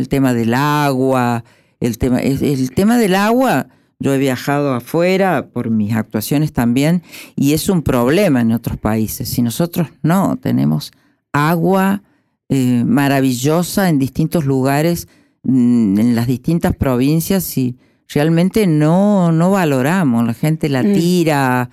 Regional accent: Córdoba, Argentina; born there; En el norte de Córdoba, sí. Y en donde yo nací

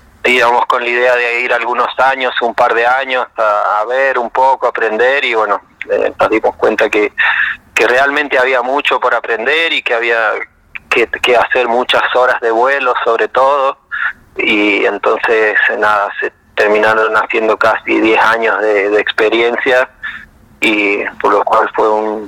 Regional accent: Jáchal, San Juan, Argentina; yo soy de San Juan, de un pueblito a 2 horas al norte, de un pueblo que se llama Hachal, de unos 20.000 habitantes

